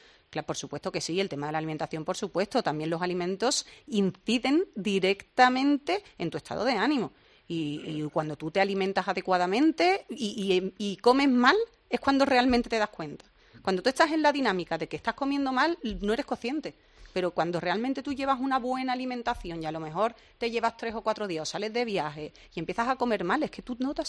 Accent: Cádiz, Andalusia, Spain; yo soy de Cádiz, tengo un paseo marítimo y una playa estupenda

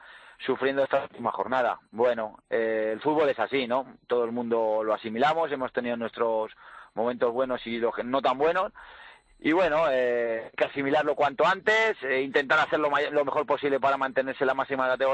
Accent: Madrid, Community of Madrid, Spain; me siento muy madrileño

